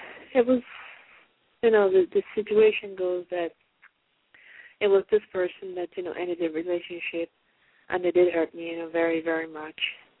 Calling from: Pennsylvania, United States; I'm calling from Pennsylvania.

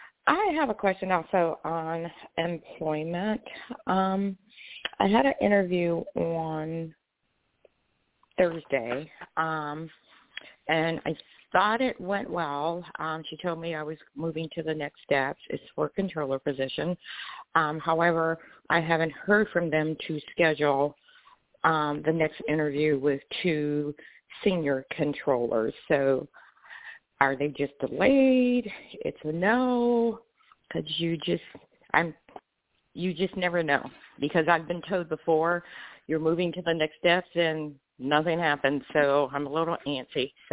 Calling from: Georgia, United States; I'm from Georgia.

